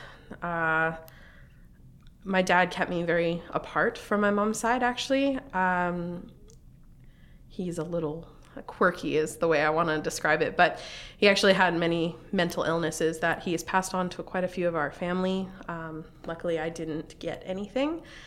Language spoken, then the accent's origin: English; Arizona, United States; So I grew up in Arizona. So as many of you know, that is very hot desert.